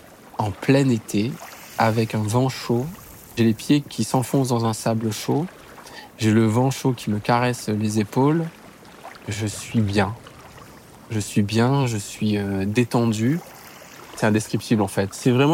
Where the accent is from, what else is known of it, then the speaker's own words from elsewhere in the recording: Mauritius; now in France; J'ai la nationalité mauricienne. Sportivement, d'ailleurs, je suis mauricien parce que j'ai représenté l'île Maurice à plusieurs reprises. Administrativement, je suis français